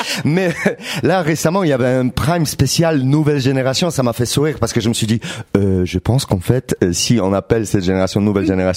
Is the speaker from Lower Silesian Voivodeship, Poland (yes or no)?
no; Gorzów Wielkopolski, Lubusz Voivodeship, Poland; faire un concert dans ma ville natale qui s'appelle Gojov